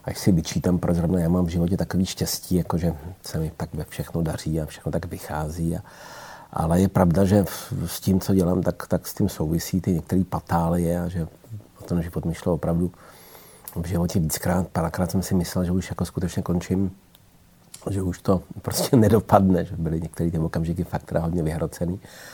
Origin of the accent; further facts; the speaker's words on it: Brno, South Moravian Region, Czechia; jel jsem vlastně ze Severní Koreje domů do Brna